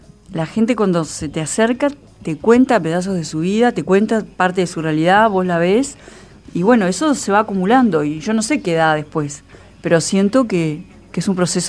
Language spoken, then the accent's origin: Spanish; Montevideo, Uruguay; Soy montevideana, quiero a Montevideo.